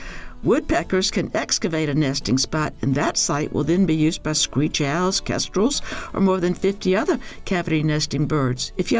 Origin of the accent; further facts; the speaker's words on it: St. Matthews, South Carolina, United States; My hometown of St. Matthews is full of houses for those aerial acrobatic purple martins.